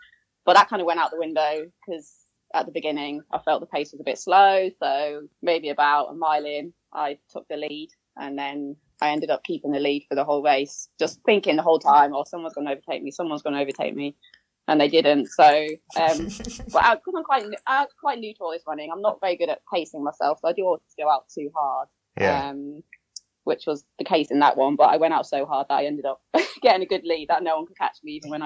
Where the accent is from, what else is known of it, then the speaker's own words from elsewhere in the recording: Milton Keynes, South East England, United Kingdom; now in Devon, United Kingdom; Teenager was Milton Keynes.